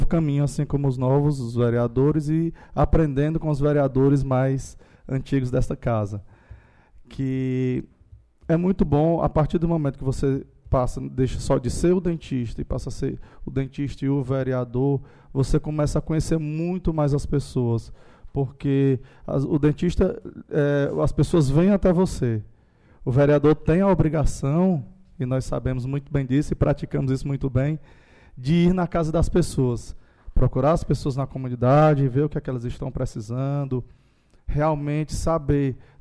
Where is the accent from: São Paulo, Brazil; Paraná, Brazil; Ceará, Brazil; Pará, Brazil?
Ceará, Brazil; Crato; also born or lived in Parnaíba; Eu sou cearense do Crato, mas morei em Parnaíba.